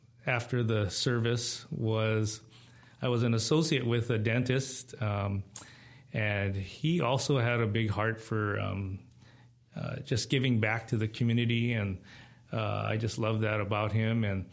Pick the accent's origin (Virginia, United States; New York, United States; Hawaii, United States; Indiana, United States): Hawaii, United States; Honolulu; moved away as an adult; I was born and raised on Oahu in Honolulu till I was 18, and I went off to college.